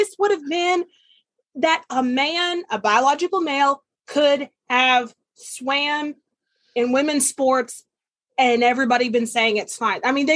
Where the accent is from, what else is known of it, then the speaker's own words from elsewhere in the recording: United States; particularly it's very thankful being an American, because we are like one of the only nations with still the ability for the most part to like protect ourselves.